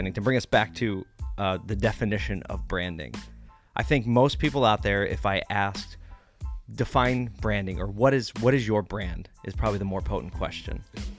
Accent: Philadelphia, Pennsylvania, United States; I grew up a Philly kid, born and raised in South Philly.

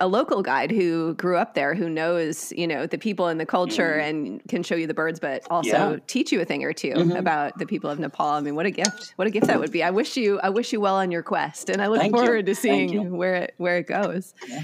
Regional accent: Wisconsin, United States; I grew up in Wisconsin and never noticed a bird.

